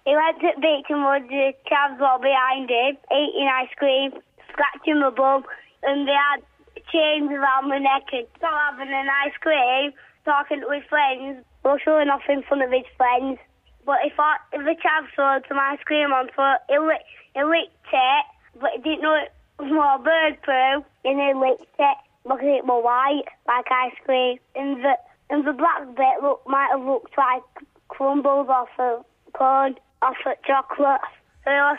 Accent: Bradford, Yorkshire and the Humber, United Kingdom; I'm from Bradford. I'm 6 years old now. Six Monday.

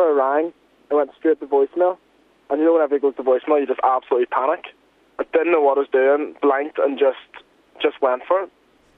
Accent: Newtownards, Northern Ireland, United Kingdom; I'm 20 and I'm from Newtownards, Northern Ireland.

